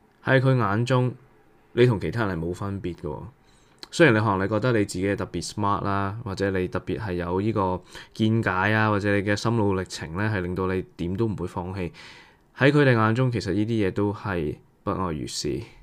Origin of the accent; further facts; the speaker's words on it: Macau; also born or lived in United States; 以我自己来讲，我在澳门长大，跟着在美国留学，跟着回澳门创业